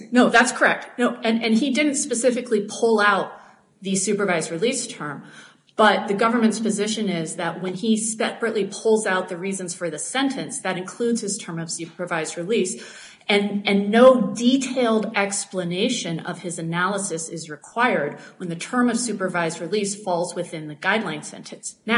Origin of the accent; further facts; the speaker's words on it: Iowa, United States; What and I'm from Iowa, and what Judge Pratt did in Gaul is said there's no grounds for departure